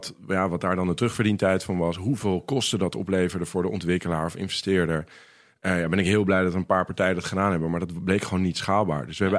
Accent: Amsterdam, North Holland, Netherlands; Nou, ik kom uit Amsterdam. Dus het was nu ook een thuiswedstrijd. Ik woon weer in Amsterdam. En ik ben wel een beetje ook in Amsterdam opgegroeid.

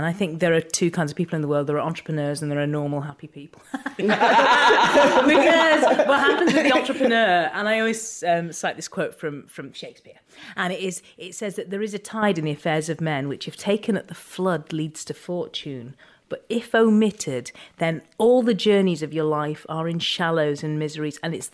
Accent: Ormskirk, North West England, United Kingdom; But I was a barrister for 20 years and, you know, born and raised in Ormskirk.

